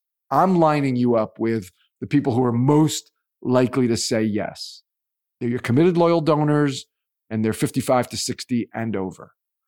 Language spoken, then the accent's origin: English; New Jersey, United States; I'm from New Jersey, New York, close to New York City.